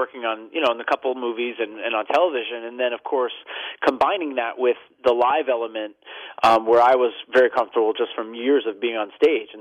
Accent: New York, United States; So yeah, I grew up in New York and I went to Ithaca

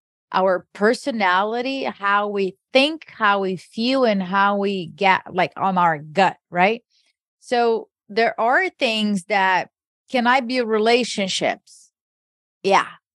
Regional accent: Brazil; I grew up in Brazil

